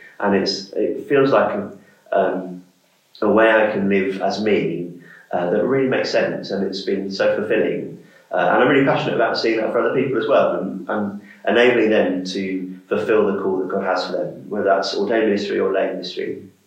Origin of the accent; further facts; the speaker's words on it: Andover, South East England, United Kingdom; from Andover.